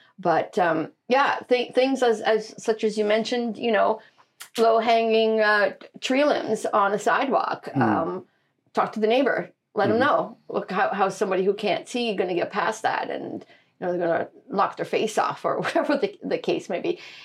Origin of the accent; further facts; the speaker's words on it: Lithuania; now in Canada; I'm originally from Lithuania, moved to Canada in 79.